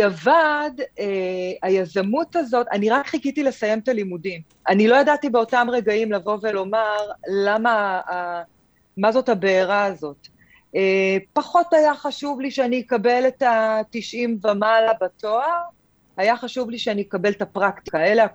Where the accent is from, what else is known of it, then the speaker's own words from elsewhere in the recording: Northern District, Israel; born there; moved away as an adult; now in Tel Aviv, Israel; אני נולדתי במושב קטן בעמק ישראל, האופציות הן לא גדולות ביישובים כאלה